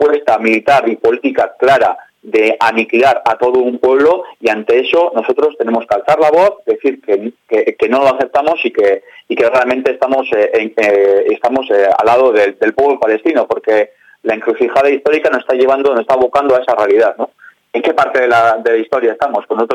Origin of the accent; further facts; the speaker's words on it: Guernica, Basque Country, Spain; porque somos del pueblo de Guernica